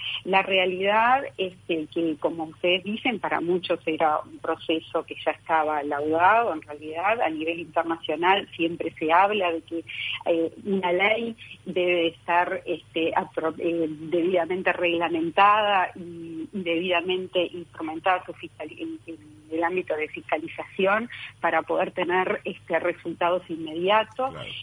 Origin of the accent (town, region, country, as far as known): Uruguay